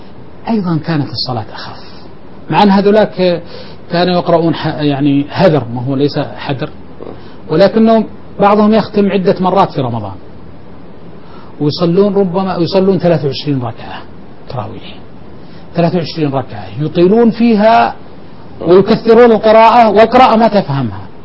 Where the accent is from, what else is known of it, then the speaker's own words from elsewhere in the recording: Buraydah, Al-Qassim, Saudi Arabia; احنا بالقصيم كثير من اقاربنا اللي ساكنين بالرياض يجون عندنا بالقصيم ويستاجرون بيوت هناك